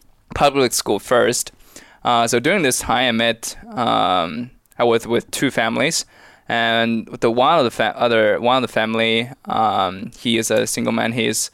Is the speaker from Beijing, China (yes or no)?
yes; Beijing, China